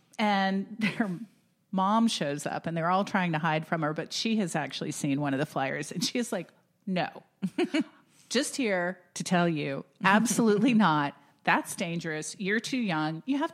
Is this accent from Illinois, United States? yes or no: no; Florida, United States; it's a lot of fun because I grew up in Florida, and so I'm very familiar with all these places that they are.